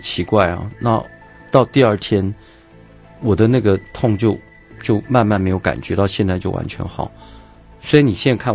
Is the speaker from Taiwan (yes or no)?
yes; Taiwan; 我们台湾人多厚道，